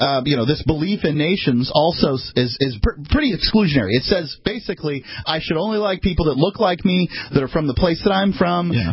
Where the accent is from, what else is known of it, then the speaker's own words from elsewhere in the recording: Florida, United States; So this is how people in the South, and I'm from Florida, and as are you